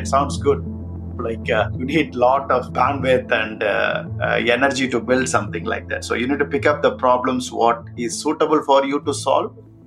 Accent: India; I come from India

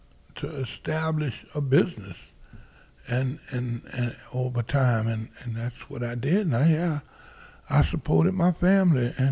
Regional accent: Pointe a la Hache, Louisiana, United States; I'm from Point Lahash, Louisiana. I'm 68 years old.

